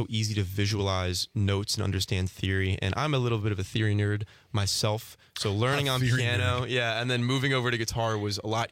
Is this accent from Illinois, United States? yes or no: no; Pennsylvania, United States; now in Madison, United States; I'm not from Wisconsin, so all the family's still in Pennsylvania.